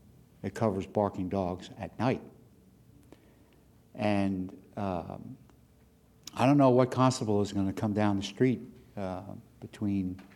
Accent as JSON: {"language": "English", "town": "Bethany Beach", "region": "Delaware", "country": "United States", "said": "from Bethany Beach, Delaware, and I'm speaking against the ordinance."}